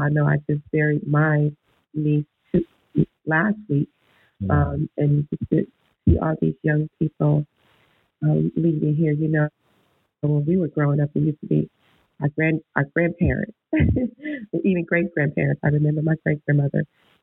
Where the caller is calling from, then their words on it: Houston, Texas, United States; I'm calling in from Houston, Texas, and I'm going to keep it a little short this morning.